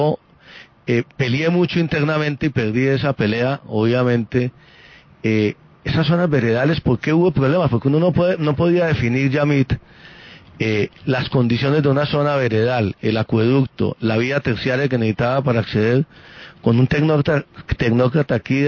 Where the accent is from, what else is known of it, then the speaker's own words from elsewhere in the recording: Colombia; Aquí nosotros, como colombianos